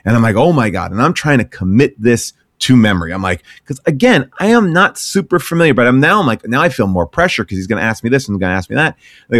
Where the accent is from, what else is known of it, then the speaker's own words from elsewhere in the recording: New York, United States; now in Los Angeles, United States; because I am a New Yorker. I grew up in Long Island. My dad lives in Queens. I have been a New Yorker for many parts of my life.